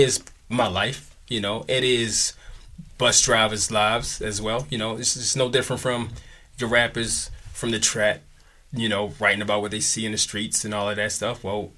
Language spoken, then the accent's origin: English; North Carolina, United States; now in Baltimore, United States; Yeah, I'm from North Carolina.